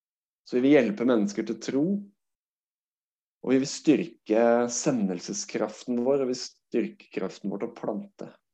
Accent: Drammen, Buskerud, Norway; det er så mange skjebner inne i samme rom, at jeg som norsk mann blir helt overvelda.

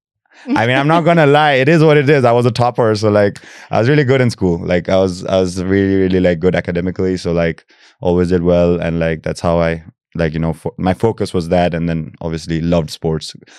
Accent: Tanzania; Well, I come from Tanzania, so that's a big, big part of my identity. You know, born and raised there.

